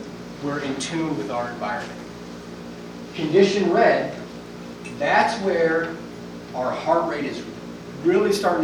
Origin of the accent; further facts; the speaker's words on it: Iowa, United States; I'm a guy from Iowa, first time really in the mountains.